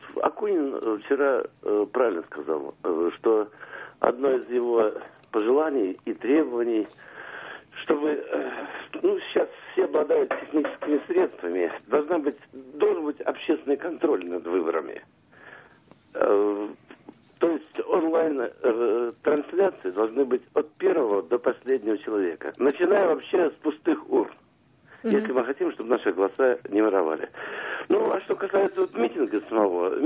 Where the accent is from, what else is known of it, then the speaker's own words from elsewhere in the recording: Moscow, Russia; я из Москвы.